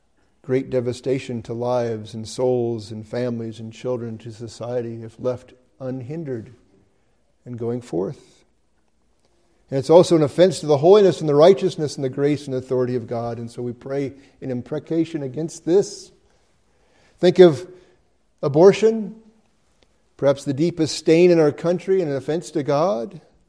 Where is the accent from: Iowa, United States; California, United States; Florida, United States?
Iowa, United States; I'm from Iowa. It makes me feel at home.